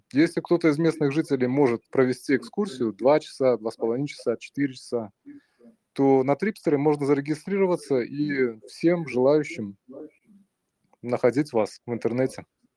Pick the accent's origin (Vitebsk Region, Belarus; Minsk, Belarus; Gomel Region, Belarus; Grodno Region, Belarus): Grodno Region, Belarus; Berezovka; now in Russia; Я родом из Березовки, это Лидский район. Сейчас нахожусь в России и в Липецкой области.